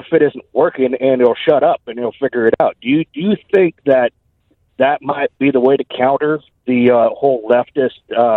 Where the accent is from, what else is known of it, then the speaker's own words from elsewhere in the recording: Camas, Washington, United States; Oh, I was 10 years old when Mount St. Helens blew up, and I watched the whole thing. Mm-hmm. I grew up in Camas.